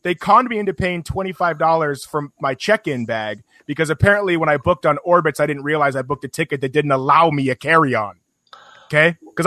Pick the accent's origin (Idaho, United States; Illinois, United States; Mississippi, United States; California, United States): Idaho, United States; Boise; born there; I was actually born in Boise, Idaho, much to the chagrin of a lot of my friends